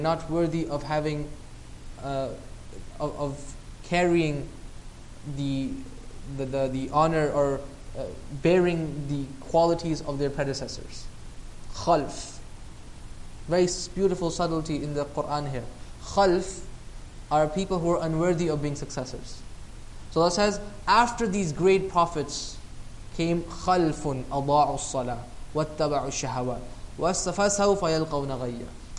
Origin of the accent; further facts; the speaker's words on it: Pakistan; I remember I was a kid growing up in Pakistan, right?